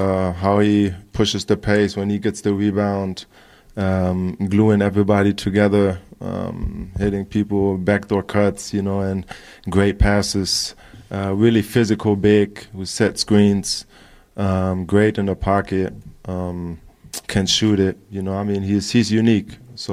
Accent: Braunschweig, Lower Saxony, Germany; English is a second language; I mean, I'm from Germany, Braunschweig.

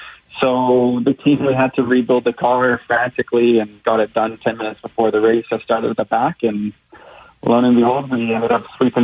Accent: Canada; Of course, you know, me being a Canadian was pretty cool for me.

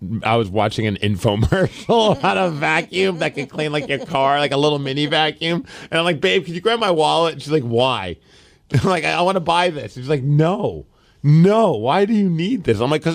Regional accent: Portland, Oregon, United States; now in Washington, United States; Granted, it wasn't here in Washington where you can't drink. I grew up in Portland

